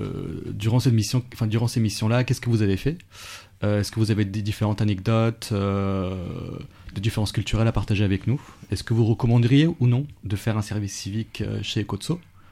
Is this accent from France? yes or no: yes; Paris, Île-de-France, France; also born or lived in Lyon; now in Nantes, France; Je viens de Paris, où je suis né et j'ai grandi. Après ma majorité, je suis allé étudier à Lyon